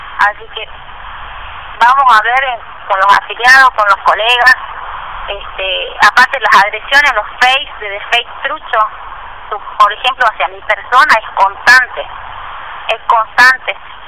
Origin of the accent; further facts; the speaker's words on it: San Pedro, Jujuy, Argentina; Sí, soy de San Pedro, viajo todos los días a Ledesma.